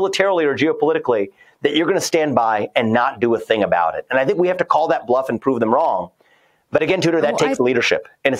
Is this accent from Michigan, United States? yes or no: no; Ohio, United States; You know, Ohio is my home state, so I hope and expect to win Ohio both in the primary and in the general.